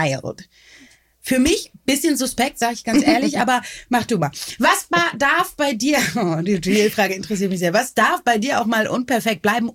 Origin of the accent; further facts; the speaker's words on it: Bad Oldesloe, Schleswig-Holstein, Germany; Ich bin ja in Bad Oldesloe aufgewachsen